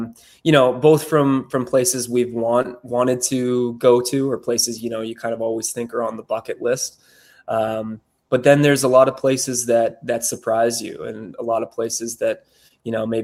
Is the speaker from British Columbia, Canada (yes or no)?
no; Ontario, Canada; growing up in Canada and Ontario